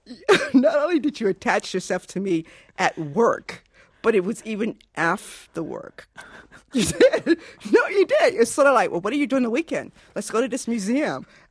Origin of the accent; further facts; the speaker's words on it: Portsmouth, Virginia, United States; I grew up in Portsmouth, Virginia, which is, you know, Virginia at the time that I was growing up was very segregated.